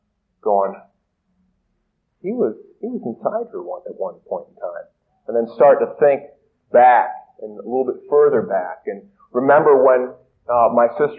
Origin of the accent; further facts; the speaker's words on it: Naperville, Illinois, United States; I'm one of the few people who can say that they were born and raised in Naperville, Illinois.